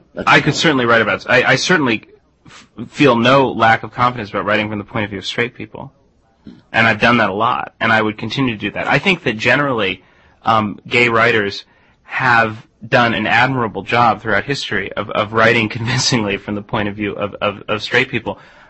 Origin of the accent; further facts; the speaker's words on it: Stanford, California, United States; My father has taught for many years at Stanford Business School. And I grew up on the Stanford campus.